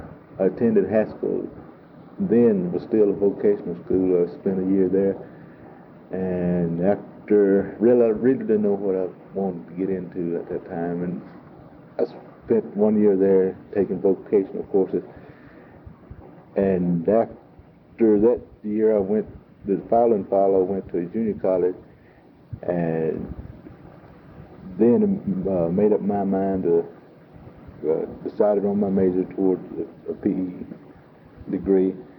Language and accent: English; Broken Bow, Oklahoma, United States; Yes, I was born in Broken Bow, Oklahoma. And my childhood wasn't any different from probably any other normal child